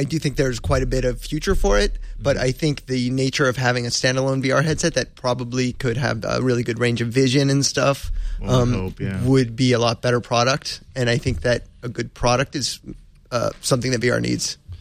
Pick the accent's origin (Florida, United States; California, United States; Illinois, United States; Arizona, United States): Arizona, United States; Phoenix; So I am from Phoenix, Arizona, where ridiculous amounts